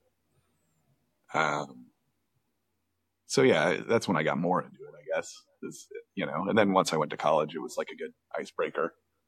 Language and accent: English; Indiana, United States; now in Chicago, United States; I grew up in Indiana. Mm-hmm. So I moved to Chicago after college.